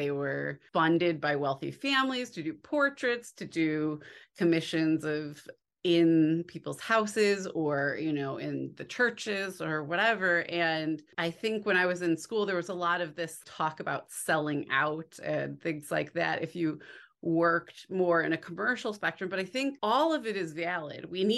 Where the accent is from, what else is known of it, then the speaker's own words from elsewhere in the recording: Midwest, United States; When growing up in the Midwest, there aren't at your fingertips all so many jobs in the arts that you're aware of.